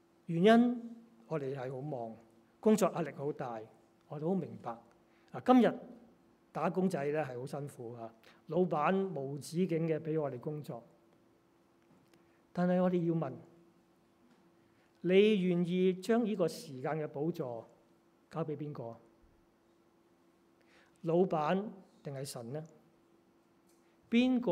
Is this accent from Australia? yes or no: yes; Australia; 其实我们澳洲人应该明白的